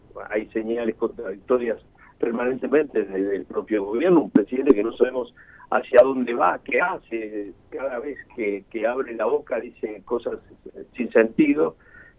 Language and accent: Spanish; Jujuy, Argentina; Yo soy jujeño y conozco, por supuesto